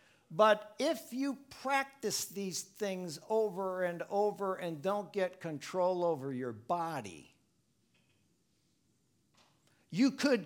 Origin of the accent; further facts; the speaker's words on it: Milwaukee, Wisconsin, United States; I mean, I grew up in Milwaukee, so don't talk to me about going out and drinking, okay?